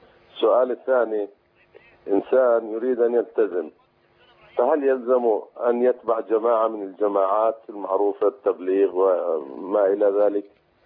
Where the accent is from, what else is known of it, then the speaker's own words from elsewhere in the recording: Palestine; أو بحرس الرئاسي عندنا في فلسطين